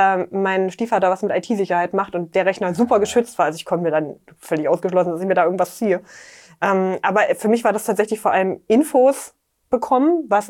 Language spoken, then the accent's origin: German; Dessau, Saxony-Anhalt, Germany; weil in meiner Heimatstadt in Dessau gab es, also es gab schon eine Hip-Hop-Community.